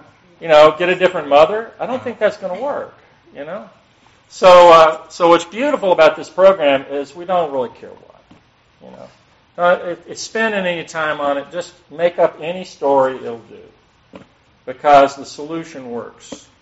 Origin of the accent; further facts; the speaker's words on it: Atlanta, Georgia, United States; So I was born in Atlanta in Georgia Baptist Hospital back in 1955. I'm 62 years old. Get all the stats out of the way. I'm one of those rare natives